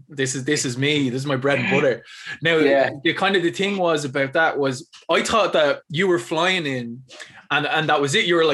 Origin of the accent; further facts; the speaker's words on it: Ireland; I'm from Ireland.